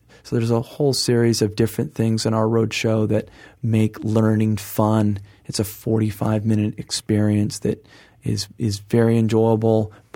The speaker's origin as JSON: {"language": "English", "town": "Manhattan Beach", "region": "California", "country": "United States", "tie": "born or raised there", "said": "growing up in Manhattan Beach, California, where, much to my parents' chagrin, I spent far too much time surfing."}